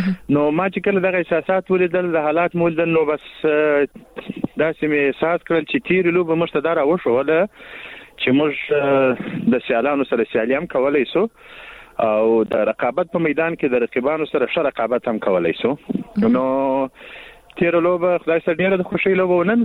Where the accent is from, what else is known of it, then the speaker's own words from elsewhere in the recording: Lashkar Gah, Helmand, Afghanistan; زه له هلمند څخه یم، لشکرګاه څخه